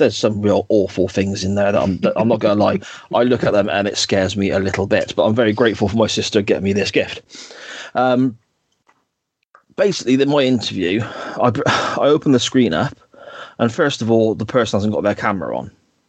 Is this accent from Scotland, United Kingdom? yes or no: no; Gloucester, South West England, United Kingdom; accent: Gloucester; like I said, with my Gloucester accent, I suppose, you know?